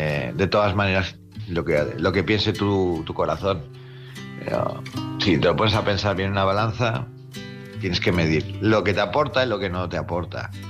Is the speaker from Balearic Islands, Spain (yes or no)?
yes; Palma, Balearic Islands, Spain; de Palma, Mallorca.